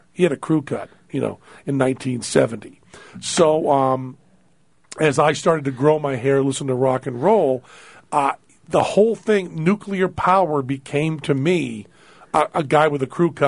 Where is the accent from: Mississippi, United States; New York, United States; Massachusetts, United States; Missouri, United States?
Massachusetts, United States; Greenfield; You know, I'm from Greenfield, Massachusetts